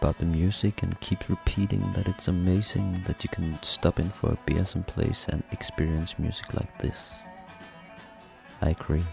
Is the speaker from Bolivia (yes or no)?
no; Denmark; When she hears I'm from Denmark, she starts a long praise of the Volvo cars